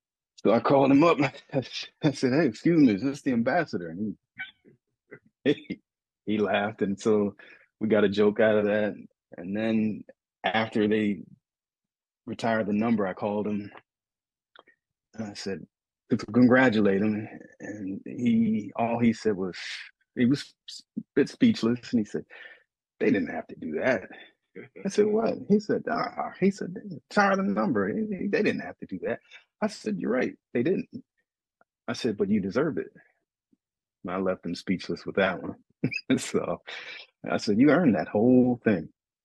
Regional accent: Wampum, Pennsylvania, United States; so I told him, "Forget it. I want to recognize my hometown." And so Wampum

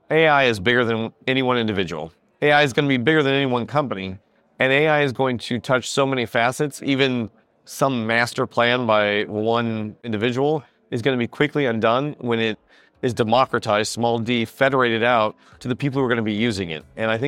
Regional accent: Iowa, United States; But I've also seen the other side where in my home state of Iowa, they said, don't cut these guys.

